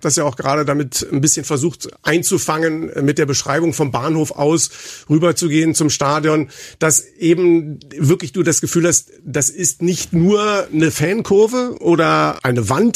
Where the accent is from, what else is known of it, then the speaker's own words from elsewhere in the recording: Berlin, Germany; born there; moved away; Jetzt bin ich natürlich auch mittlerweile schon zwar gebürtiger Berliner, aber assimilierter Niedersachse.